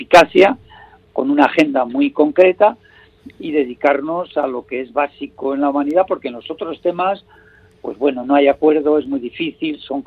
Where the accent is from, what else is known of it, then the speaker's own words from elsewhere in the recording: Basque Country, Spain; como vasco